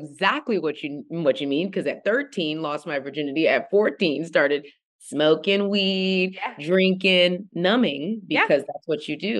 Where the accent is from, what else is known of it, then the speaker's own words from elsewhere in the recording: Texas, United States; now in Atlanta, United States; First important thing is I'm from Texas, best state in the world.